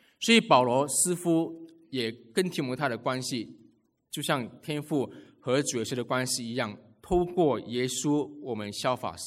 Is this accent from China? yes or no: no; Malaysia; 可是因为我是马来西亚人，所以我很不喜欢过节期